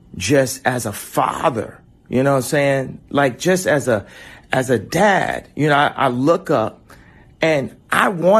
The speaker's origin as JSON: {"language": "English", "country": "United States", "said": "I'm a dad. I have an opinion. I'm an American. I'm a Christian. I'm an entrepreneur, and I'm not controlled."}